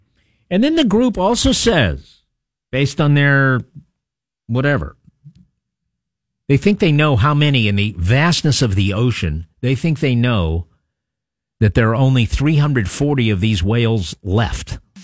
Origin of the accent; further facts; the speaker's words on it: Maryland, United States; I grew up in Western Maryland.